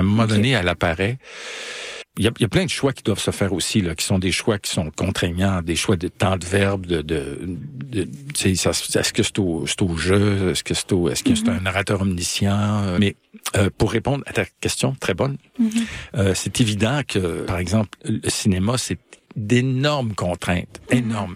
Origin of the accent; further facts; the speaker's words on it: Quebec, Canada; Moi, je viens de l'Outaouais.